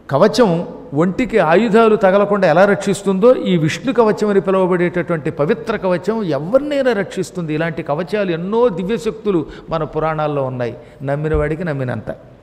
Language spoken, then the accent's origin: Telugu; Tanuku, Andhra Pradesh, India; మాకు చిన్నప్పుడు తణుకులో ఉన్నప్పుడు బుల్లి బుల్లి పిల్లలుగా ఉన్నప్పుడు సెగ్గట్లో ఏవో కురుపులు వస్తే మా మేనత్తలు గోమూత్రం రాసి సూర్యుడి ఎండలో నిలబెట్టి